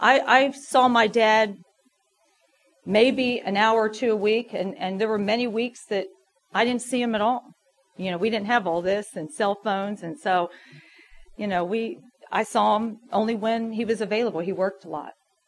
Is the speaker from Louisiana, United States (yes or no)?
no; Morgantown, West Virginia, United States; born there; I was born here in Morgantown. My dad is a doctor. My mom is a nurse. I'm the oldest of four. I was raised Catholic, and we went to church regularly.